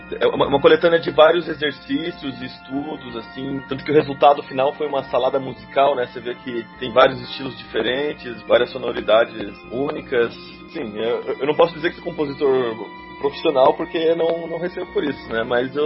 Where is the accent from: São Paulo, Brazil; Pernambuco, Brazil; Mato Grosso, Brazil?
Mato Grosso, Brazil; Sorriso; Sou nascido e criado na capital ecológica, na cidade de Sorriso.